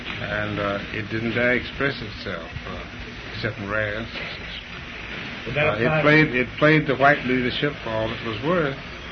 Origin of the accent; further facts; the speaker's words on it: Atlanta, Georgia, United States; And as a kid, I grew up in Atlanta.